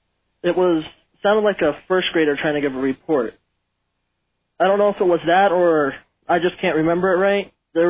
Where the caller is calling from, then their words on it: Seattle, Washington, United States